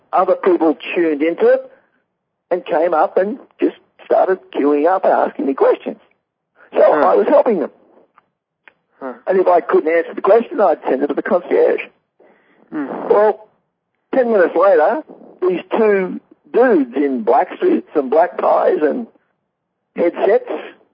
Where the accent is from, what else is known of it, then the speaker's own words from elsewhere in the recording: Australia; I'm here from Australia.